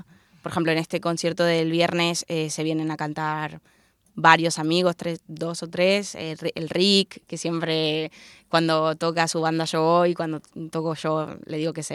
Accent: Argentina; now in Alicante, Spain; Como yo soy argentina, mucha gente dice que al final, al llevar mucho tiempo en un sitio, no se siente ni de aquí ni de allá, ¿no? Yo digo que yo me siento de aquí y de allá. Soy argentina 100%, pero también soy alicantina 100%.

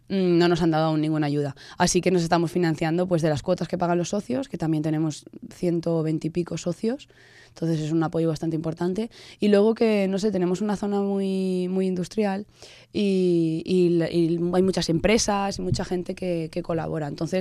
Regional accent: Valencian Community, Spain; somos cuatro personas las de la Junta Directiva, que somos de IBI, Castalla y Onil

